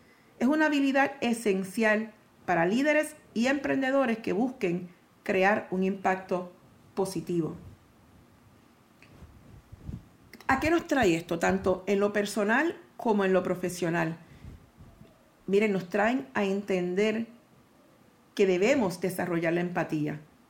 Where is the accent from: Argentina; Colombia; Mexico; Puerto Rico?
Puerto Rico; Y como latinos, como puertorriqueños, sabemos que somos bien apasionados sobre nuestras convicciones